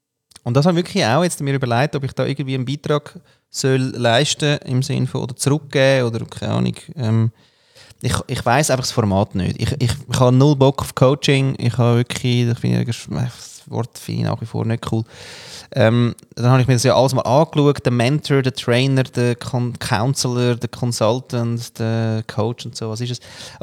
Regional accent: Austria; das kann ich als Österreicher kann ich das nie sagen.

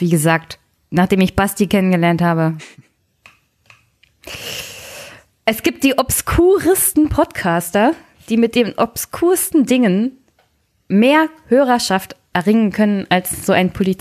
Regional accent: Brandenburg, Germany; Nein, es gibt in Brandenburg auch Städte. In der Stadt bin ich sozusagen geboren.

